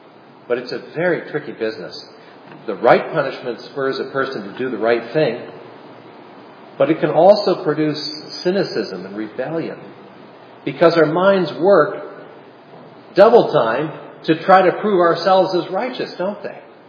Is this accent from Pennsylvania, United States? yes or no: yes; Philadelphia, Pennsylvania, United States; I come from Philadelphia.